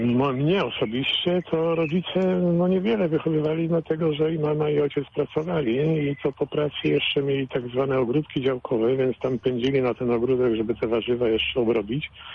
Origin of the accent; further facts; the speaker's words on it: Wielichowo, Greater Poland Voivodeship, Poland; w podpoznańskich wsiach nie było prądu. Do kościoła jeździło się furmanką, bryczką, czym tam było, gokartem. No najróżniejsze wkoło kościoła, jak pamiętam w Wielichowie